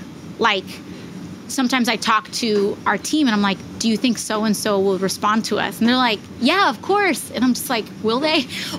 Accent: Bronx, New York, United States; I also was raised, you are Boricua, like through and through. And so I grew up like The music I grew up around was … then hip hop in, you know, growing up around the Bronx.

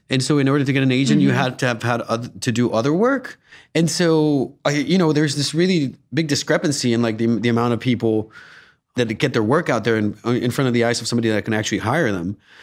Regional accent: Guatemala; moved away; I grew up in Guatemala, but I've been here for 14 years.

